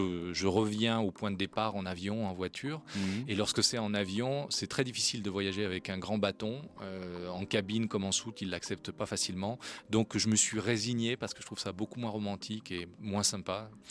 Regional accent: Lyon, Auvergne-Rhône-Alpes, France; born there; je suis né à Lyon, c'était la région Rhône-Alpes et guère au-delà.

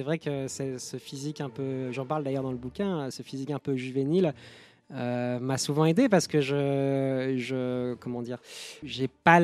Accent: France; que je suis français et que je suis pas la personne qui croit que je suis.

